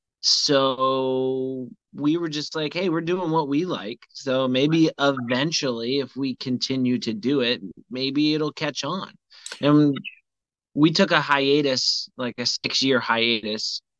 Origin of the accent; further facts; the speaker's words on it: Vermont, United States; now in Charleston, United States; Yeah. I mean, I'm from Vermont, so it's like...